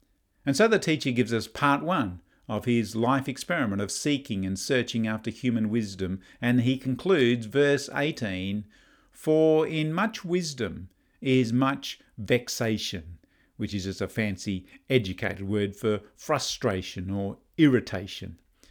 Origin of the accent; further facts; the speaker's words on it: Gold Coast, Queensland, Australia; I remember as a kid growing up on the Gold Coast, learning about Cyclone Tracy